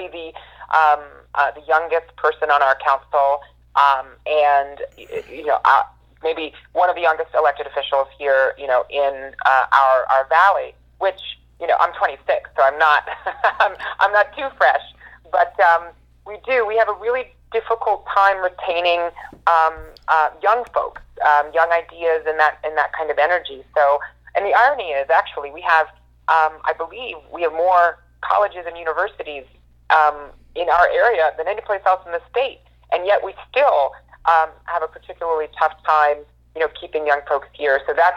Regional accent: West Virginia, United States; I have had experiences where I, travel out of the state for conferences, and when people learn I'm from West Virginia, they kind of look at me and go, "Well, what's that like?"

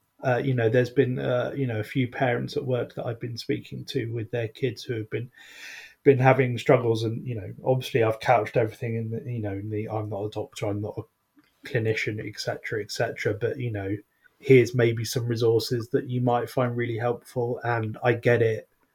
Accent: United Kingdom

